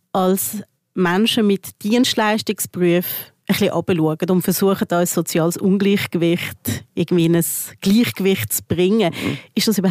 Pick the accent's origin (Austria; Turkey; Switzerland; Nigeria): Switzerland; uns als Schweizer Kultur